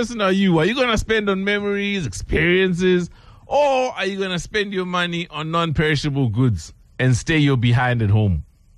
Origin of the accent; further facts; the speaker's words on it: Durban, KwaZulu-Natal, South Africa; It's also where you grew up. Because, see, now we grew up in Durban.